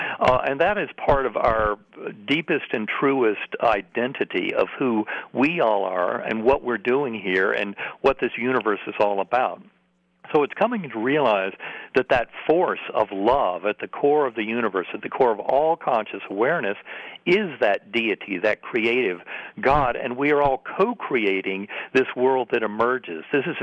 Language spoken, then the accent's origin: English; North Carolina, United States; I had wanted to believe so much of what I had grown up with in that Methodist church growing up in North Carolina